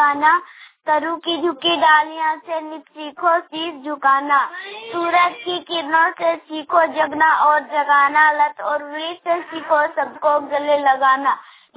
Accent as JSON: {"language": "Hindi", "town": "Bagedi", "region": "Jharkhand", "country": "India", "said": "मैं बगेड़ी का रहने वाली हूँ, जिला गिरिडीह में।"}